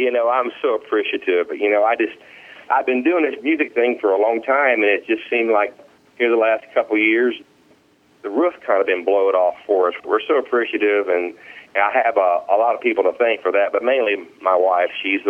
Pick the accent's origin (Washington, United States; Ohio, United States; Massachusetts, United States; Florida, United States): Ohio, United States; Well, the best thing I remember about growing up in the state of Ohio is that we had a bunch of responsibility. I grew up on a little farm, and we always had livestock